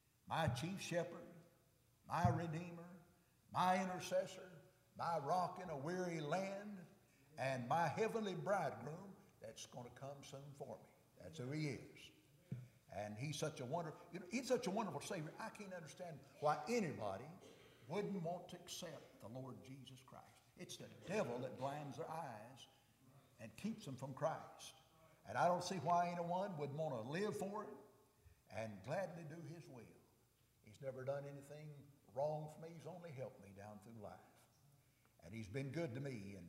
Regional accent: United States; born there; First of all, I love him because I was born in America.

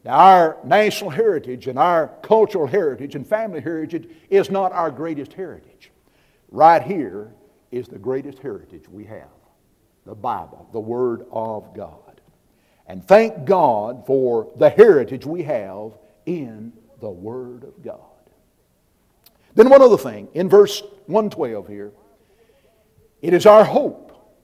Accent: United States; born there; I'm glad I was born in America. Glad I was born in this country.

